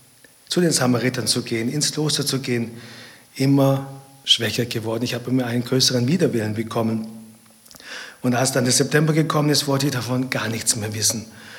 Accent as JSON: {"language": "German", "town": "Neu-Ulm", "region": "Bavaria", "country": "Germany", "tie": "born or raised there", "also_born_or_lived": "Ulm", "said": "Ich bin in Ulm an der Donau geboren und auf der bayerischen Seite in Neuum aufgewachsen."}